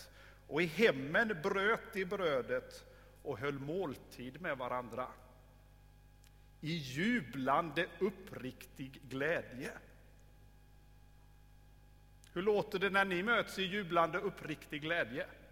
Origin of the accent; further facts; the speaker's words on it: Småland, Sweden; accent: Småland; Går det bra med mitt småländska förresten?